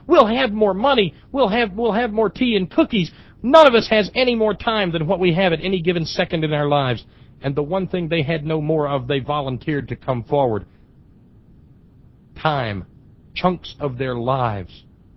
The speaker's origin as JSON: {"language": "English", "country": "United States", "said": "when I see the behavior I saw here today as an American"}